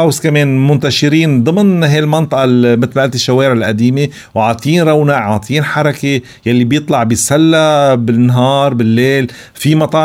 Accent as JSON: {"language": "Arabic", "region": "North Governorate", "country": "Lebanon", "said": "لاني انا شمالي ابن شمال، واشتغلت بالمينا واشتغلت بالشمال اعلاميا"}